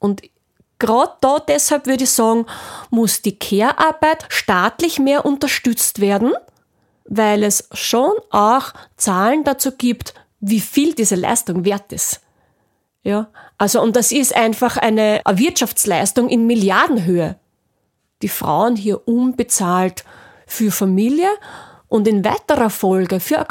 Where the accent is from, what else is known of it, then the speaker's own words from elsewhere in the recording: Austria; bei uns in Österreich